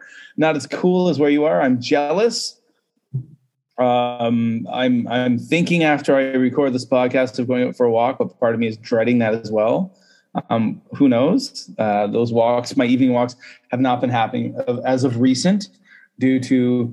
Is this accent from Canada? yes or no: yes; Canada; now in China; I am a Canadian living in China playing Mundy.